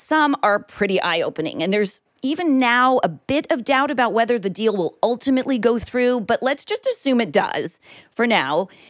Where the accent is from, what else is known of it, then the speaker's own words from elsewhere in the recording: Los Angeles, California, United States; I am very excited to be your guest host for the next few weeks here in my hometown of Los Angeles.